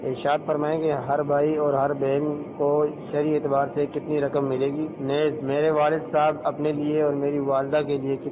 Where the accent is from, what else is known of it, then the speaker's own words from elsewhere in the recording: Karachi, Sindh, Pakistan; اور میرا تعلق کراچی سے ہے.